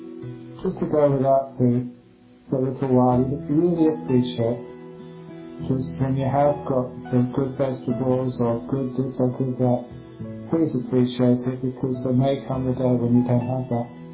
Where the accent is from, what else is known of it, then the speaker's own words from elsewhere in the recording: England, United Kingdom; So I was just very fussy when I was growing up in England.